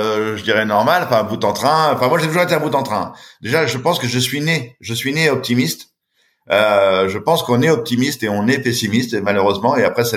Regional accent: Châtellerault, Nouvelle-Aquitaine, France; j'ai grandi à Châtellerault, dans une ville un petit peu aujourd'hui, je dirais, un peu sinistrée, un peu abandonnée. Chez ma grand-mère. Ma grand-mère m'a élevé quand j'étais petit, puis aussi quand j'étais un peu plus grand.

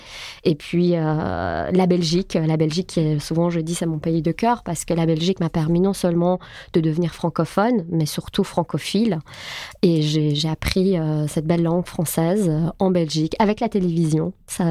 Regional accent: Tehran, Tehran Province, Iran; je suis née à Téhéran, donc dans la capitale iranienne. J'ai fait une partie de ma scolarité à Téhéran avec le voile.

